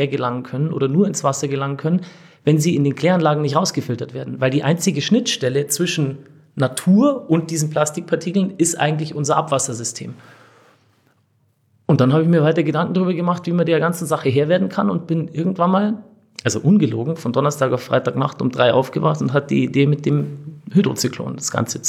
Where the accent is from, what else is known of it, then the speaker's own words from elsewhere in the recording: Bavaria, Germany; Also wir kommen alle aus Münchner Westen, Ammersee und die Umgebung.